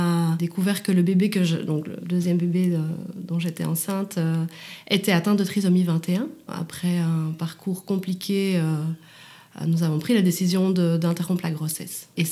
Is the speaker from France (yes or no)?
no; Belgium; Je viens de Belgique.